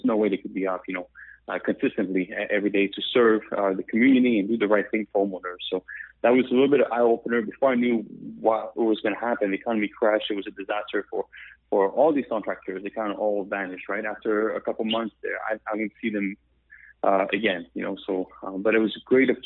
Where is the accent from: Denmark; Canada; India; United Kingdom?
Canada; Quebec; accent: French Canadian; English is a second language; moved away as an adult; now in United States; I'm from Canada, the French part. You hear my accent.